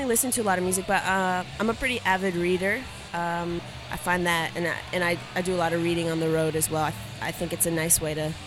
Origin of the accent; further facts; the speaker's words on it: Illinois, United States; So I grew up outside of Chicago, and then I went to college in California in the Bay Area